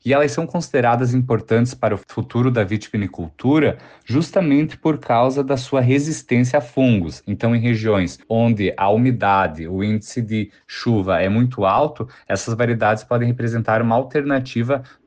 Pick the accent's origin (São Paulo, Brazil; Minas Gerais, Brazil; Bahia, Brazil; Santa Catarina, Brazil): Santa Catarina, Brazil; Anita Garibaldi; Eu sou natural de Anita Garibaldi, que fica no Planalto Catarinense, e desde novo, por origens familiares, descendente de italianos